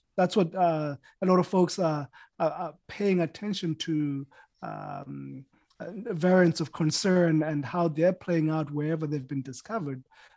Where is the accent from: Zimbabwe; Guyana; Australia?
Zimbabwe; now in United States; I'm from Zimbabwe